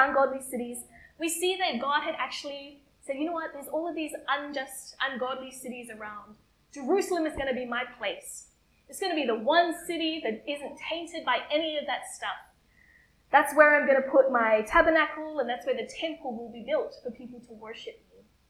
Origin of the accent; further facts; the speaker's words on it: Queensland, Australia; now in Brisbane, Australia; I moved from North Queensland, which is a very relatively regional area, to Brisbane. And I was quite young at the time as well